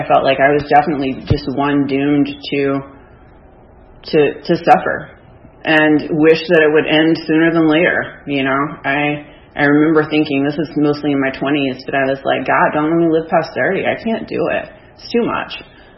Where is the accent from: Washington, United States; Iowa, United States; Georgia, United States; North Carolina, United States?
Georgia, United States; Savannah; So back I go to Savannah, which is my hometown, with my folks who had come to retrieve me.